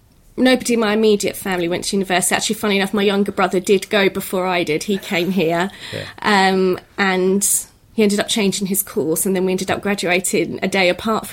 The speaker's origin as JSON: {"language": "English", "town": "Ashford", "region": "South East England", "country": "United Kingdom", "tie": "born or raised there", "said": "So I was born in Ashford, and I've pretty much stayed there throughout university. And even when I worked in London, I still commuted from where I was born."}